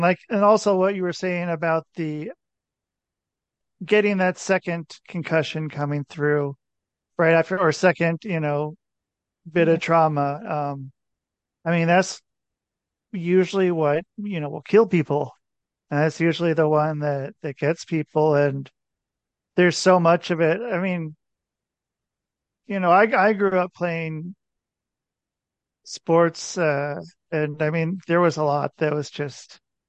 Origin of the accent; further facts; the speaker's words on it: Midwest, United States; I'm from the Midwest, though. I was born in the Midwest